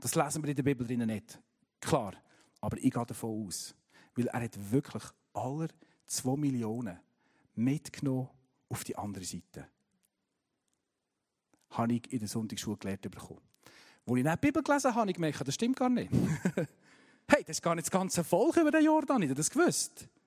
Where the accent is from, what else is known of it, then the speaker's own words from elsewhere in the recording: Frutigen, Bern, Switzerland; Wo ich herkomme, Frutigen, das ist ein christliches Dorf. Potzblitz, das zweitchristlichste Dorf in der Schweiz, immer noch. 50% meiner Schulkollegen sind in die Kirche gegangen, Freikirche.